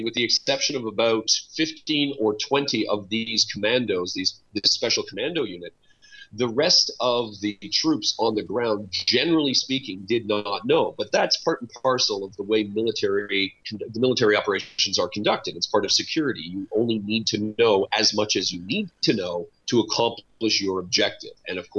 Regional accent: Canada; growing up as a Canadian, Dieppe is always there.

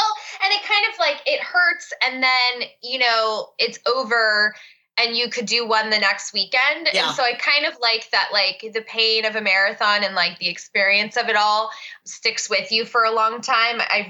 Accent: Fairfax, Virginia, United States; born there; I was born in Fairfax, Virginia, which is not far away from where I live now in Leesburg, Virginia.

